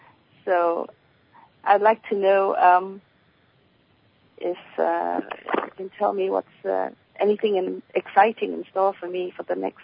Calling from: Hong Kong; I'm calling from Hong Kong, that's why I'm saying good morning.

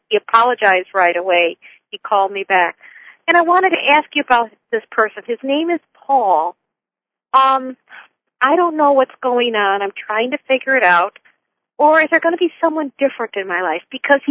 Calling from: Salai Beach, Florida, United States; calling. I live in Salai Beach, Florida.

